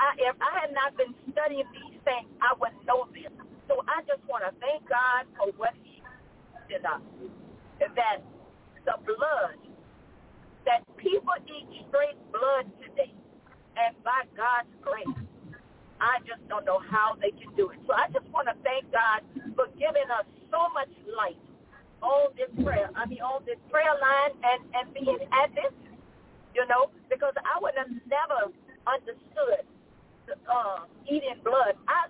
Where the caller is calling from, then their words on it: Baton Rouge, Louisiana, United States; I am calling from Baton Rouge. I'm leaving out of Baton Rouge.